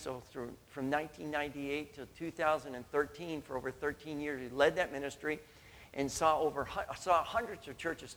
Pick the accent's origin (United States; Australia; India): United States; New England; And so I grew up here in New England, and Nancy was part of the youth here